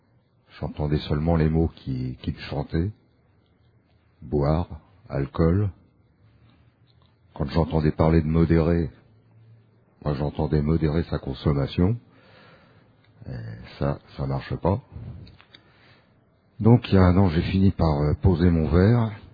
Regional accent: Paris, Île-de-France, France; je viens de Paris

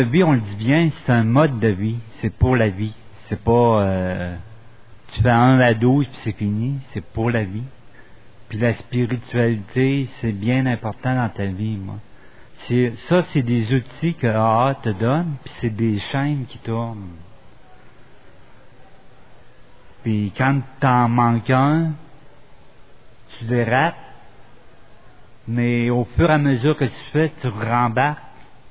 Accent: Quebec City, Quebec, Canada; born there; now in Montreal, Canada; Je suis né à Québec, puis je reste à Montréal depuis 15 ans.

